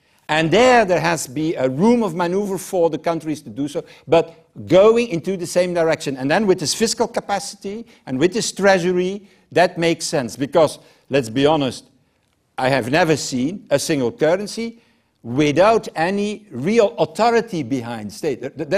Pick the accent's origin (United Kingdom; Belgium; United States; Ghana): Belgium; English is a second language; I'm from Belgium, so certainly a joke.